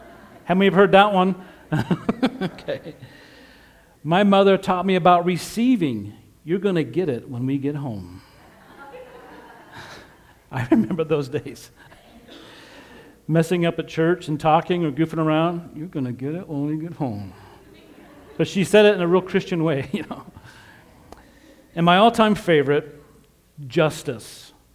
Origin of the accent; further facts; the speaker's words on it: Utah, United States; born there; I was born in Utah.